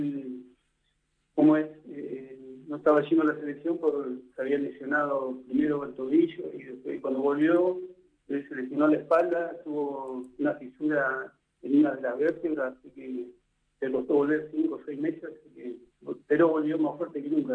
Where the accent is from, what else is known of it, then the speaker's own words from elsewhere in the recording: Puerto Madryn, Chubut, Argentina; Sí, somos de Puerto Madryn